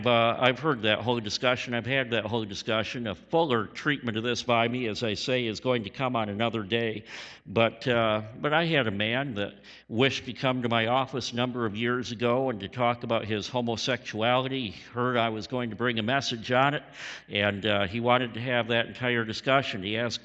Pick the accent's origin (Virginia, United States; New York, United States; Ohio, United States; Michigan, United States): Michigan, United States; Flint; It was either I was born with it or it was because I was raised in Flint, Michigan.